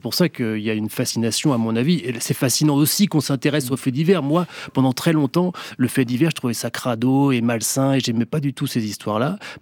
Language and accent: French; Pays de la Loire, France; Où j'ai grandi, entre Nantes et Angers, effectivement, dans un petit village où il se passait rien.